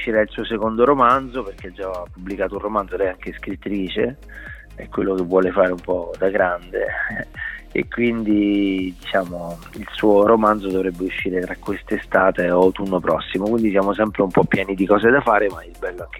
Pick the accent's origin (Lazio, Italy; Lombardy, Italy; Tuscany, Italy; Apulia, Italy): Lazio, Italy; Canino; tra l'altro io sono cresciuto a Canino, quindi sono anch'io della Tuscia in qualche modo.